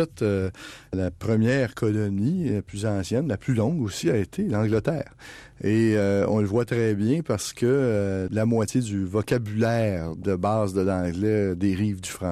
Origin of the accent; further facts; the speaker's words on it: Sherbrooke, Quebec, Canada; Quand l'université de ma ville natale, à Sherbrooke